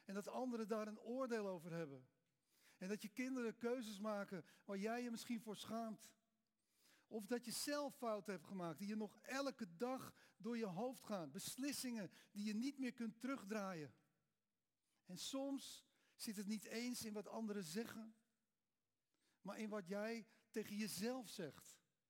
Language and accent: Dutch; Amsterdam, North Holland, Netherlands; Een deel van mijn jeugd heb ik gewoond in de Amsterdamse Bijlmermeer.